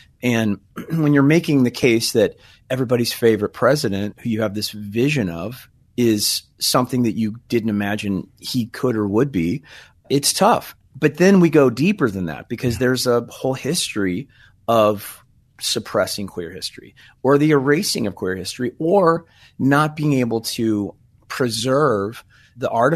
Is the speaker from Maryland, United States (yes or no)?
no; Missouri, United States; And, you know, growing up in the Midwest in Missouri, right next to Illinois, Lincoln was, you know, he was the god of America.